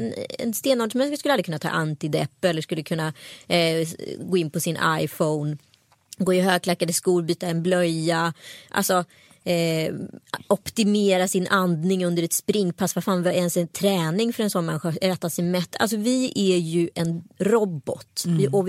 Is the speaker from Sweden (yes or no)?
no; Kerala, India; Ja, alltså Indien, i Kerala där jag är ifrån